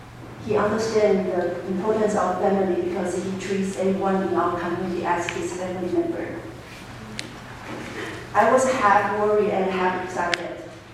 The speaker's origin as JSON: {"language": "English", "country": "Taiwan", "tie": "born or raised there", "second_language": "English", "said": "When I first come back to Taiwan the first month, I encountered a lot of culture shocks. The place I call my hometown has become a strange place for me."}